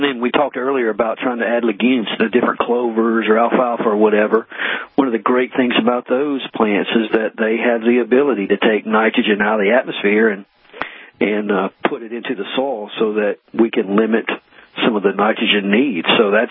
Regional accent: the South, United States; I grew up in the South, and I am living right now in Tennessee just about as far north as I want to live

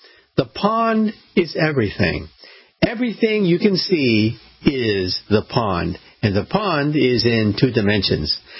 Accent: California, United States; when I was a little boy growing up outside of San Francisco.

